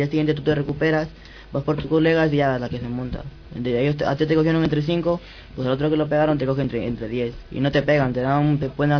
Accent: Madrid, Community of Madrid, Spain; Pues de Manoteras, chaval

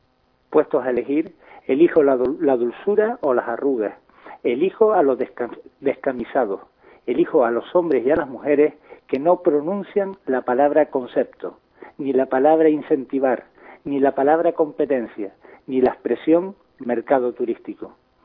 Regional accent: Canary Islands, Spain; Somos una marca que se llama Fuerteventura o Canarias y en Madrid nos ofrecen al mejor postor.

